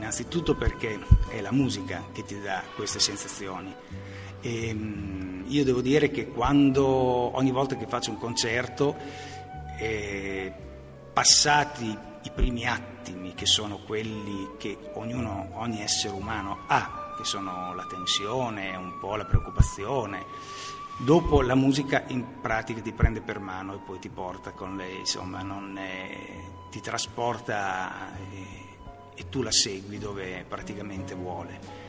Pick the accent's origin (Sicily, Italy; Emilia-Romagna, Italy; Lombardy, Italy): Emilia-Romagna, Italy; Porretta Terme; born there; io sono nato a Poretta Terme, piccolo paese vicino a Bologna.